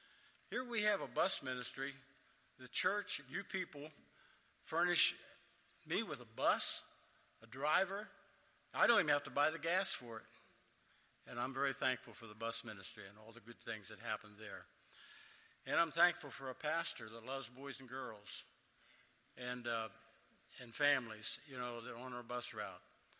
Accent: Pennsylvania, United States; And we're from Pennsylvania, and we have no desire to go back.

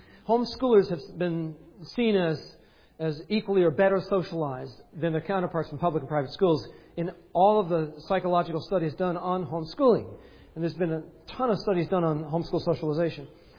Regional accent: Grants Pass, Oregon, United States; I need to go see my folks up in Grants Pass, Oregon. I said, that's my hometown.

